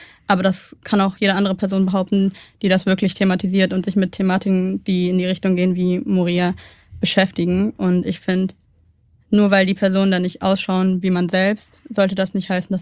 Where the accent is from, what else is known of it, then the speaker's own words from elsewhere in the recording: Cologne, North Rhine-Westphalia, Germany; Also Deutschland oder Köln ist meine Heimat, aber auch Eritrea hat noch so ein Stück Herz von mir.